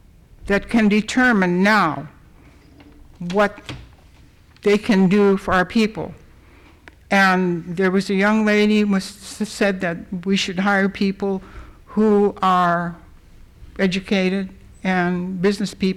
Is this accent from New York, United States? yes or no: no; Klawak, Alaska, United States; I even keep track of what goes in the town I came from. I came from Klawak.